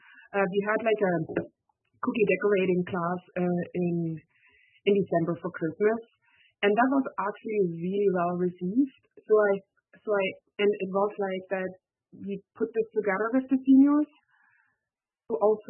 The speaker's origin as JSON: {"language": "English", "town": "Watson Lake", "region": "Yukon", "country": "Canada", "said": "from Watson Lake."}